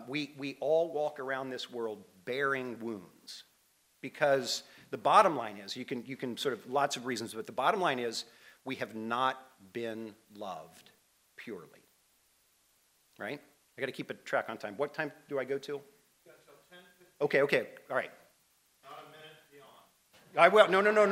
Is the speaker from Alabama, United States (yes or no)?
yes; Huntsville, Alabama, United States; also born or lived in Columbia, South Carolina; now in Charleston, United States; And I grew up in Huntsville, Alabama. The only place I've ever been in my life that is more miserable in the summer than Huntsville, Alabama, is where I spent the last 18 years of my life before coming to Charleston, and that's Columbia, South Carolina.